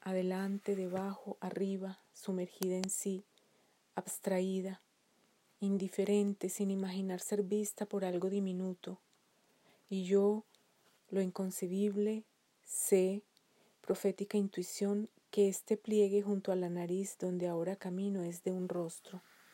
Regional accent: Medellín, Antioquia, Colombia; de Medellín, Colombia.

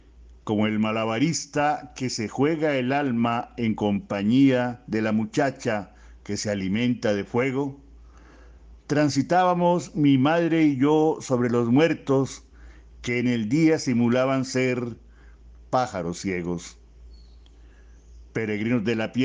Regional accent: Bogotá, Colombia; born there; now in Tuluá, Colombia; nací en Bogotá, Colombia, pero hace mucho tiempo radicado en otra ciudad colombiana, en el Valle del Cauca, hablo de Tuluá.

